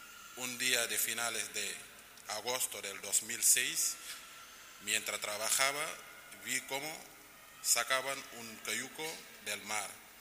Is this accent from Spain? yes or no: no; Ziguinchor, Senegal; born there; Spanish is a second language; moved away as an adult; soy musulmán. Y nací en Ziguinchor, en la región de Casamance, al sur de Senegal. Yo soy el menor de 5 años, de 5 hermanos.